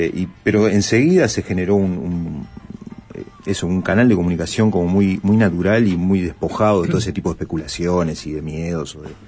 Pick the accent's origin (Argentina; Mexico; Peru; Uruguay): Uruguay; Montevideo; yo soy montevideano